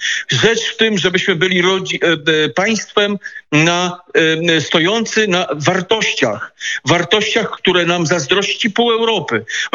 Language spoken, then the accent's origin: Polish; Warsaw, Masovian Voivodeship, Poland; Ja jestem warszawiakiem, mnie to uderza, dlatego że w Warszawie mamy najdroższe życie i najwięcej biedy